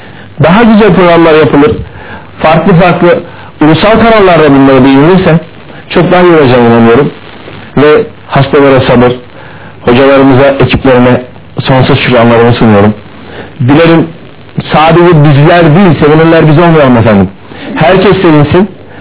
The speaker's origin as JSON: {"language": "Turkish", "region": "Eskişehir", "country": "Turkey", "tie": "born there", "said": "1962 Eskişehir doğumluyum."}